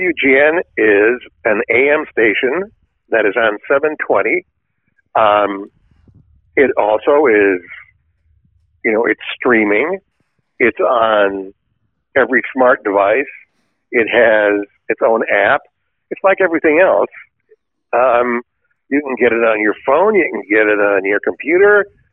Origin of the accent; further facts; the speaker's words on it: Ann Arbor, Michigan, United States; you know, I'm from Ann Arbor, Michigan. My father was a professor at the University of Michigan. I went to University of Michigan High School.